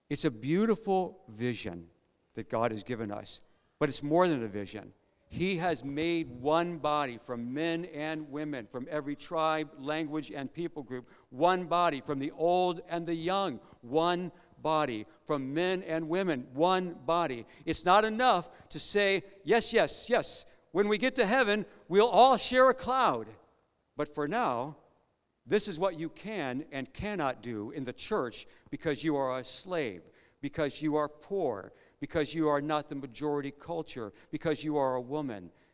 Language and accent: English; Midwest, United States; moved away as an adult; you know I'm from the United States. You know I'm from the Midwest part of the United States.